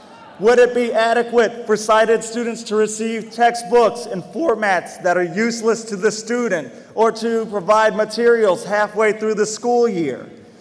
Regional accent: Louisiana, United States; When I grew up in Louisiana, at that time, we didn't know about quiet cars just yet.

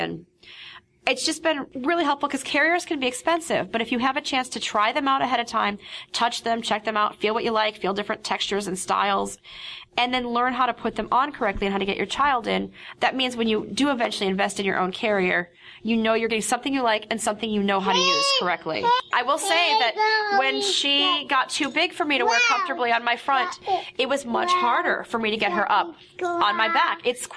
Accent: Tempe, Arizona, United States; So we are from Tempe, Arizona

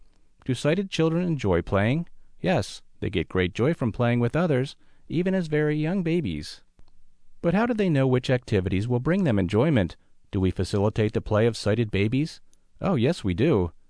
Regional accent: Australia; now in Tennessee, United States; I'm originally from Australia, and I've lived in Tennessee for the past 17 years.

